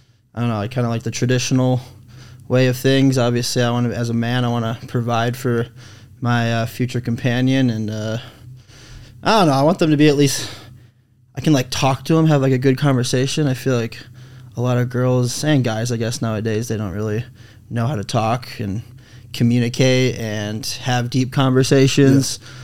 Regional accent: Michigan, United States; now in Utah, United States; I'm from Michigan.

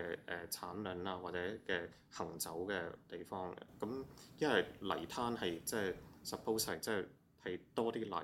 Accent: Hong Kong; 那我們其實香港人大時大節就新年的時候都會吃那些金蠔

